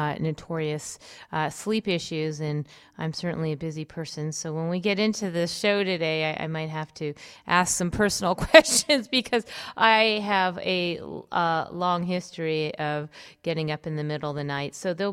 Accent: Los Angeles, California, United States; I grew up in California, so I know all about earthquakes. My entire life was

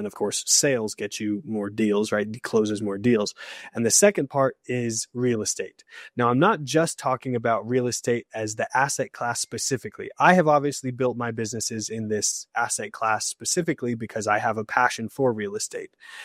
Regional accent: New Mexico, United States; I born and raised in New Mexico.

